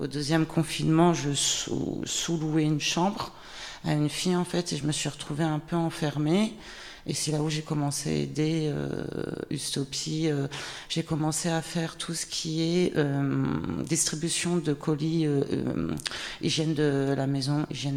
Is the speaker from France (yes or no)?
yes; France; j'ai 39 ans, je suis originaire de France